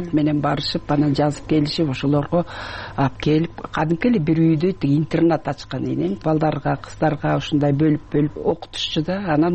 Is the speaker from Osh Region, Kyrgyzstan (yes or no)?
no; Tasma, Issyk-Kul Region, Kyrgyzstan; born there; Мен баягы Түп районуна караштуу Тасма айылында төрөлгөм. Анан ошол жерге келип, үчүнчү класстан баштап 7 жылдык мектепти ошол жерде окуп калдым.